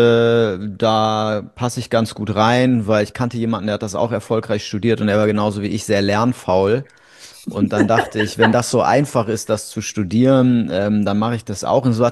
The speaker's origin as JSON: {"language": "German", "town": "Bonn", "region": "North Rhine-Westphalia", "country": "Germany", "said": "Naja, also ich komme aus Bonn, aus dem Rheinland."}